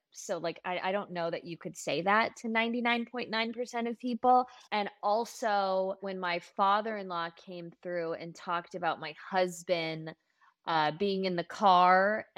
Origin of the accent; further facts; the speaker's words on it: Los Angeles, California, United States; I am from Los Angeles.